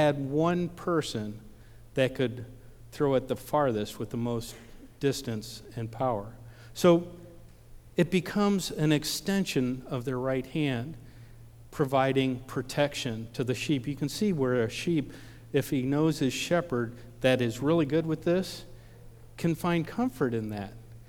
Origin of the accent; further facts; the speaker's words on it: Ohio, United States; I said, yeah, he's my cousin. I'm from Ohio.